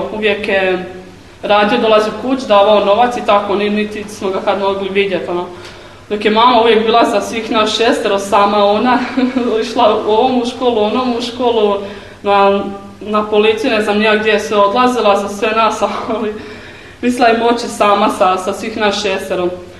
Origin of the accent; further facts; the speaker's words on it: Osijek-Baranja County, Croatia; imam 17 godina, već 10 mjeseci sam u zajednici. Dolazim iz Hrvatske, blizu Osijeka, jedan grad.